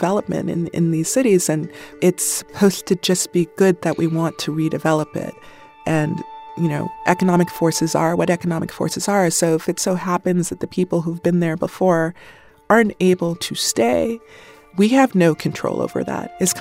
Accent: Oakland, California, United States; So I grew up here in the Bay Area in Oakland.

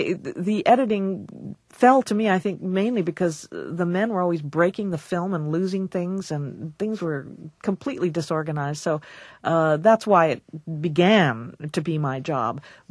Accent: Aruba; also born or lived in Algeria; I was born in Algeria but evacuated from there immediately when the North African invasion took place. So we landed on the island of Aruba where there was an oil refinery, and I grew up there

